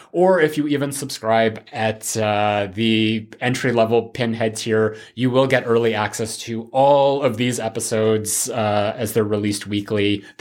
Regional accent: Canada; Yes, I'm Canadian.

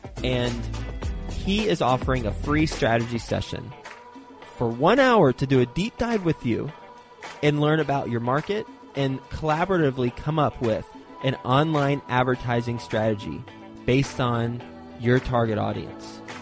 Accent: Fort Worth, Texas, United States; He is based in Fort Worth, Texas, my hometown.

